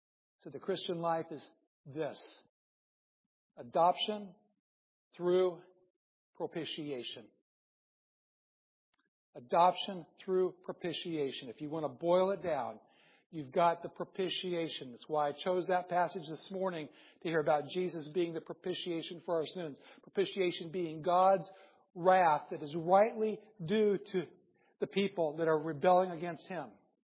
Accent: Iowa, United States; I grew up in Iowa. Stayed in the very center of the United States. Iowa in the 60s and 70s was a good place.

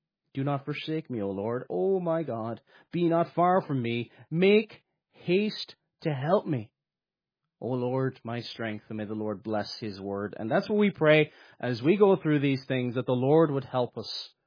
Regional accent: Cork, Munster, Ireland; accent: Cork; I think my Cork accent comes out sometimes here.

